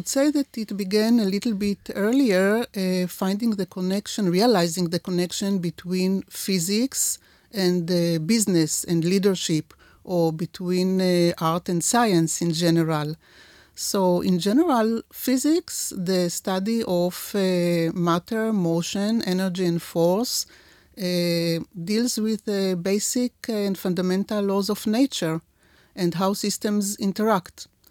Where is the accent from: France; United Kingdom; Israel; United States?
Israel; Tel Aviv, Tel Aviv District; I was born and raised in Tel Aviv. My early years were probably no different than many other Israelis of my generation.